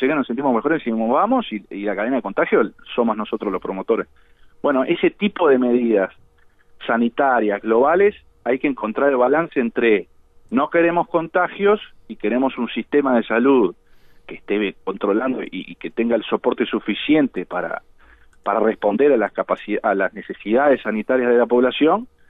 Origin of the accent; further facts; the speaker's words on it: Uruguay; born there; Es un conjunto de profesionales nacidos en Uruguay, en realidad nacimos en Uruguay